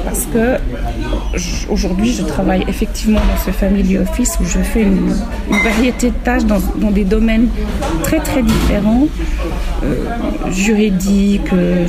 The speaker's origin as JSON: {"language": "French", "region": "Vaud", "country": "Switzerland", "tie": "born or raised there", "said": "Alors, j'ai grandi dans un village qui se situe au pied du Jura, près du Gros-de-Vaud, près de Lausanne, en pleine campagne vaudoise."}